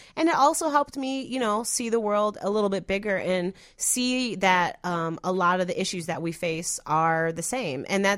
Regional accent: United States; born there; I was born in the United States, right? I didn't ask to be born in this country.

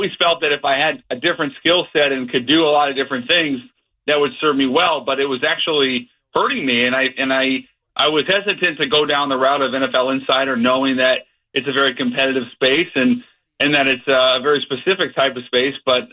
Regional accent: Seattle, Washington, United States; You know, I grew up in Seattle, played college hoops, wasn't very good

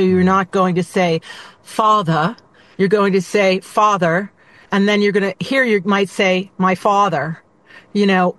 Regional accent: Doylestown, Pennsylvania, United States; I love my area. I grew up in Doylestown. I lived in Philly for 20 years. I'm now out in the suburbs.

